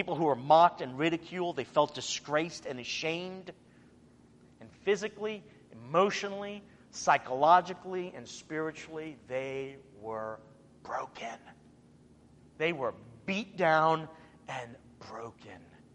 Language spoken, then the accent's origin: English; United States; born there; My parents are Cuban. They were born and raised there. I was born here in the United States.